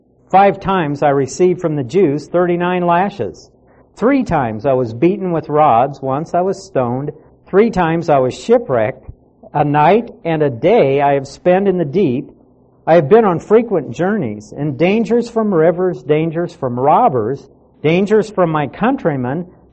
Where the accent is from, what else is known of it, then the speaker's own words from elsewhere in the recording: Lincoln, Nebraska, United States; Most of you know I grew up in Lincoln, Nebraska.